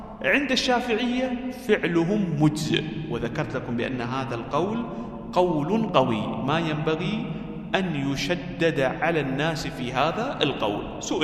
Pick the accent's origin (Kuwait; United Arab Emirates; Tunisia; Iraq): United Arab Emirates; قال لي أنت من أين؟ قلت: من الإمارات.